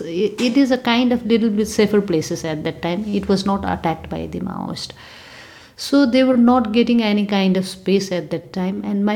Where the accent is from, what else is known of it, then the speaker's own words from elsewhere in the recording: Nepal; I'm from Nepal